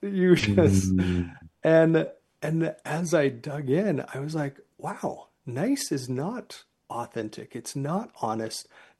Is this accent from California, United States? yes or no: no; Utah, United States; because you grew up in New York City and I grew up in Utah, because we've had different life experiences.